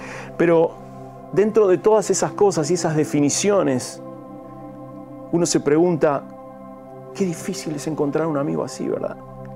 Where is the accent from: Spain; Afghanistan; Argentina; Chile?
Argentina; lo voy a decir porque soy argentino